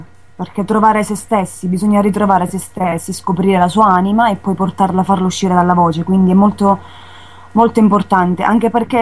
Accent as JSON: {"language": "Italian", "town": "Catania", "region": "Sicily", "country": "Italy", "said": "Io sono di Catania, però mi trovo a Caltanissetta perché stasera ho un concerto, quindi sono un po' fuori zona."}